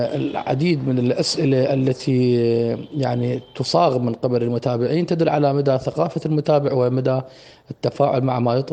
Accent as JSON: {"language": "Arabic", "region": "Wasit", "country": "Iraq", "tie": "born or raised there", "also_born_or_lived": "Basra", "said": "ولدت في محافظة البصرة الفيحاء، وأتممت دراستي الابتدائية في محافظة واسط بعد أن انتقلنا إليها في سنة 87، وكذلك المتوسطة والإعدادية، وأتممت جامعة واسط في قسم اللغة العربية، طبعا كلية التربية"}